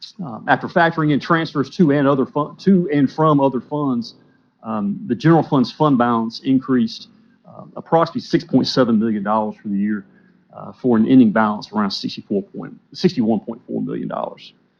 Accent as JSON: {"language": "English", "town": "Savannah", "region": "Georgia", "country": "United States", "said": "Savannah."}